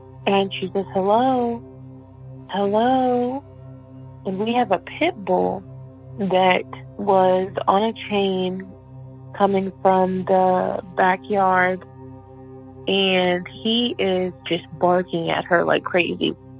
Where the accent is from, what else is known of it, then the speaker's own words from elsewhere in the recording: Des Moines, Iowa, United States; I'm from Des Moines, Iowa.